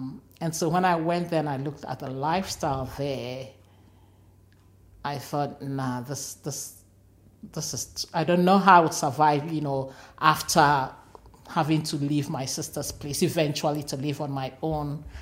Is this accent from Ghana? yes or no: yes; Ghana; now in Australia; I picked up the British accent, and then when I went back to Ghana, even the people there were saying, you've changed.